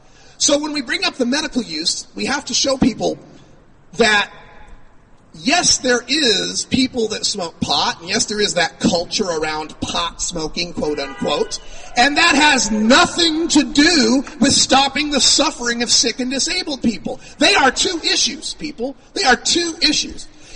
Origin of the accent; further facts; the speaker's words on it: Idaho, United States; I grew up in Idaho, man. And so I know Republican red state, you know, Christian conservative kind of stuff.